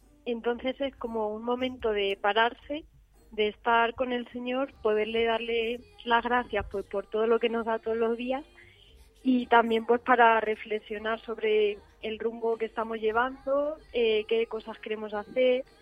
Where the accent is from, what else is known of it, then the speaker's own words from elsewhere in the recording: Ciudad Real, Castilla-La Mancha, Spain; Soy de Ciudad Real desde siempre.